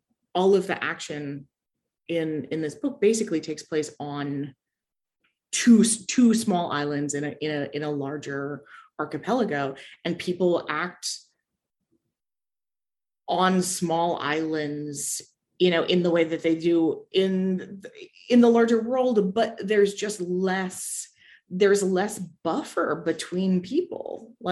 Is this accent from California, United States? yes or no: yes; California, United States; now in Germany; I am from California and I currently live in Germany. And I've lived in Germany for more than half a decade now. I'm married a German, I live there now.